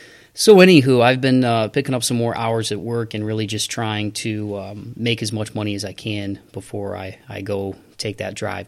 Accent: Toledo, Ohio, United States; that is Mr. Rain Wilder from my hometown of Toledo, Ohio.

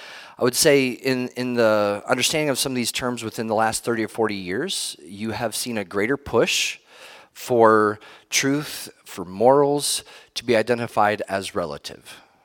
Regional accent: Ohio, United States; in Ohio, I'll just use that because I'm from Ohio, they have lots of rain, lots of rivers, lakes.

